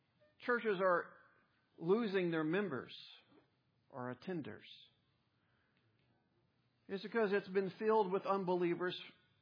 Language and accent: English; Arkansas, United States; now in Conway, United States; When I moved here from North Arkansas to come to school